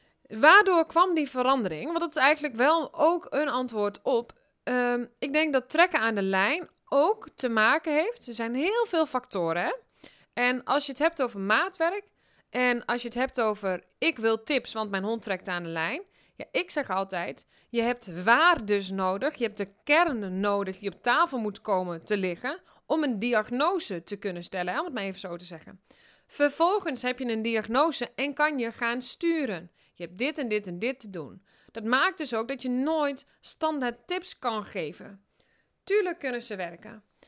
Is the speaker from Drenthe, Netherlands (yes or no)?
yes; Drenthe, Netherlands; ik ben opgegroeid in Drenthe. Een heel klein dorpje. En dan ook nog buitenaf, het dorp, zeg maar. En echt in de bush een beetje.